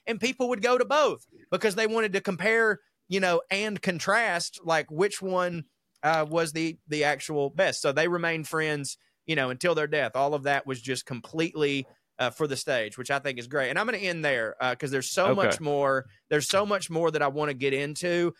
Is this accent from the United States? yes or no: no; Germany; also born or lived in Wales; now in Dubai, United Arab Emirates; As a Welsh boy growing up in Germany, I can confirm that indeed in the late 90s in the UK and Germany